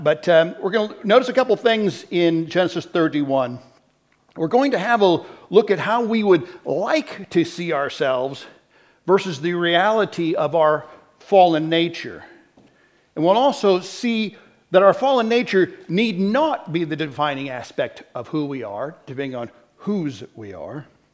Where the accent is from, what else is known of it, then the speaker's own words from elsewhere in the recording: United States; As an American, you study American history, you know